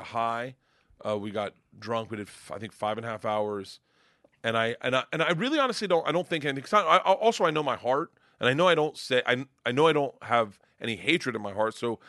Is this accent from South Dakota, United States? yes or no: no; Tampa, Florida, United States; now in Los Angeles, United States; So I'm a Bucs fan because I grew up in Tampa. I'm a Bucs fan, diehard, but I live in LA.